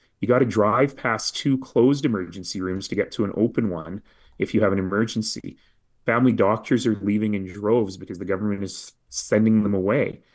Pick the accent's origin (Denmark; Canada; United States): Canada; Calgary, Alberta; I'm from Northeast Calgary.